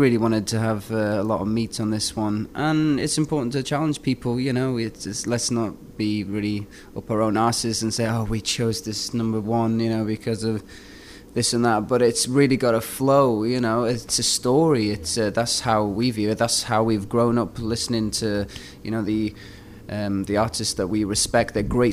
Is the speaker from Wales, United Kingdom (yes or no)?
yes; Wales, United Kingdom; growing up in North Wales, we didn't have many references. We only had one club down the road, you know what I mean? So it was in some ways quite an insular upbringing.